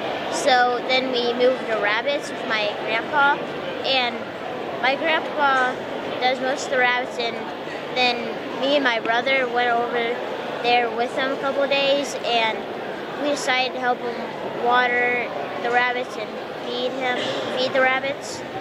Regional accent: El Paso, Illinois, United States; El Paso, Illinois.

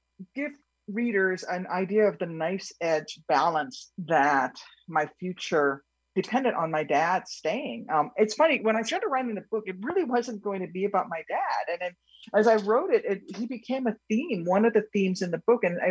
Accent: Thailand; I grew up in Southeast Asia post-Vietnam. So there were a lot of Amerasian children, the children of American GIs like my dad and Asian women, whether it was in Thailand where we were

